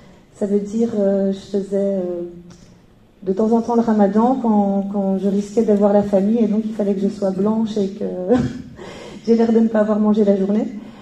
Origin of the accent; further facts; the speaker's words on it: Belgium; moi je suis d'origine marocaine. J'ai vécu dans un quartier populaire ici en Belgique. Je suis née en Belgique.